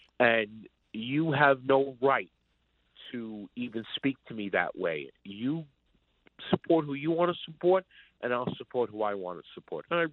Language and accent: English; New York City, New York, United States; now in Arizona, United States; I'm formerly from New York City. I live in Arizona now.